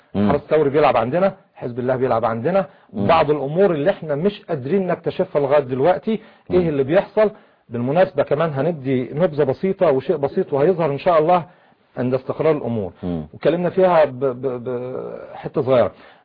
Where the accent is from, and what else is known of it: Egypt